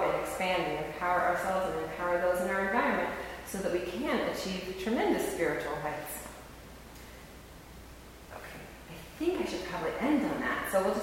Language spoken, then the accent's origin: English; Wisconsin, United States; born there; While we're in the cheese mode, I was born in Wisconsin.